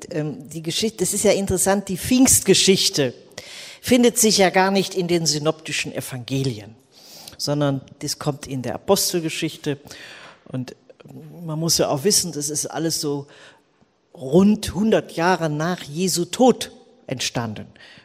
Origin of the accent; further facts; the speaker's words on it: Rhineland, Germany; also ich bin Rheinländerin geblieben.